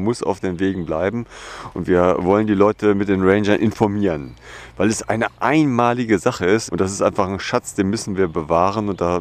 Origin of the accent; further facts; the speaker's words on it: North Rhine-Westphalia, Germany; now in Hameln, Germany; ich komme ja aus Nordrhein-Westfalen